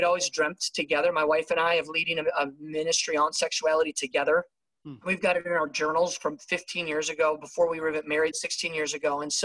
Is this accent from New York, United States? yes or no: no; Michigan, United States; I grew up in Michigan. Grew up in a really strong Christian family.